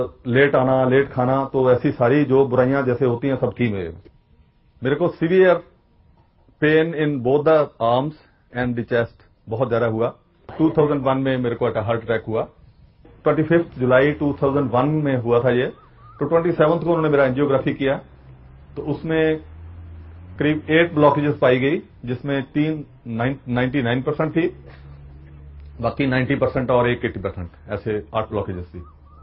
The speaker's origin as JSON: {"language": "Hindi", "region": "Chandigarh", "country": "India", "said": "मैं चंडीगढ़ से हूं"}